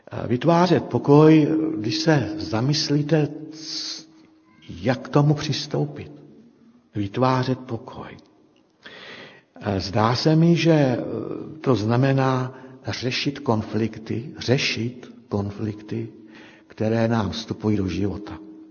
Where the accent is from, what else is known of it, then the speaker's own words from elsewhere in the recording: Červený Kostelec, Hradec Králové Region, Czechia; já pocházím, jsem rodák Čeleného Kostelce, to je takhle přes kopeček